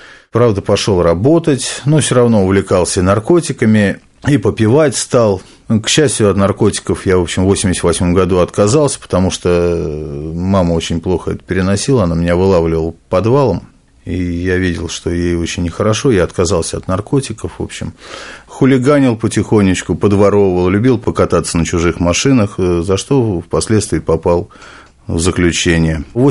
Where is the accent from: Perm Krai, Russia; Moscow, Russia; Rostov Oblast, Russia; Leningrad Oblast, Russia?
Moscow, Russia; Я москвич … вам уже сказали. Мне 38 лет. Прожил я всю жизнь в Москве, за исключением 3 лет, которые находился в местах лишения свободы.